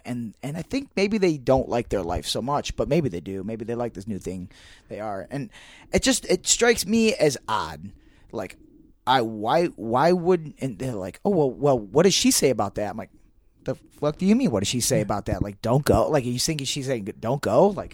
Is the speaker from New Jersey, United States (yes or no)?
no; Ohio, United States; I'm from Ohio originally, and so people will come up.